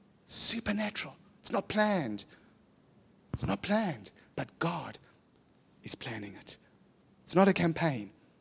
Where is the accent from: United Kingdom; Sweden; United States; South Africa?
South Africa; accent: South African; As posh as a South African accent will ever get, so you better love me for it.